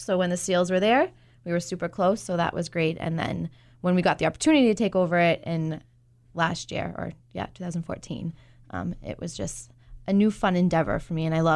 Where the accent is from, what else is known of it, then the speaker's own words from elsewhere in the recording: New Hampshire, United States; So I grew up in New Hampshire, and then I went to UNH